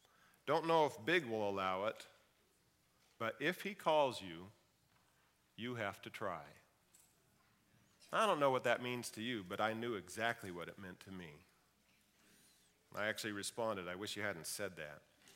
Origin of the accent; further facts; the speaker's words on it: California, United States; I've been pastoring in my home country, Humboldt County, and now I'm exploring whether God is leading my family and I to Lodi.